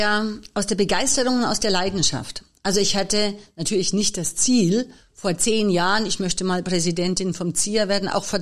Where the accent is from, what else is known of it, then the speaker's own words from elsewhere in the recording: Munich, Bavaria, Germany; Ich komme aus München. Man hört es vielleicht ein bisschen. Ich bin also CSU-sozialisiert.